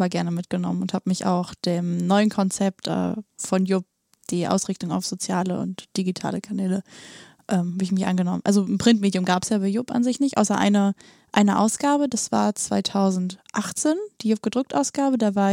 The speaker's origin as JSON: {"language": "German", "region": "Berlin", "country": "Germany", "said": "Ich bin Studentin und arbeite im Ehrenamt bei Jupp Berlin in der Jugendredaktion. Ich komme aus Steglitz-Zehlendorf"}